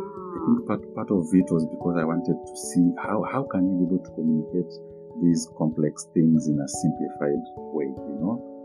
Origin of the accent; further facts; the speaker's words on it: Magoro, Kenya; born and bred in Udani constituency, in a village called Magoro. So, I grew up as a typical Kenyan child in a local primary school, middle high school.